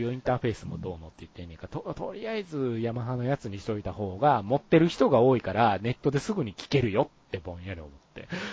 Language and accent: Japanese; Osaka, Japan; accent: Osaka dialect; まあ、僕、大阪弁ですやん。